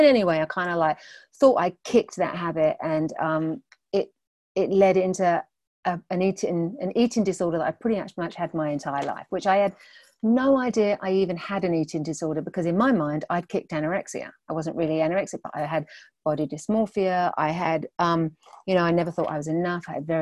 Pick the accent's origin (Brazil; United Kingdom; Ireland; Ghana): United Kingdom; England; now in Long Island, United States; Okay, so I am originally from England. You might be able to tell that. I live on Long Island in New York.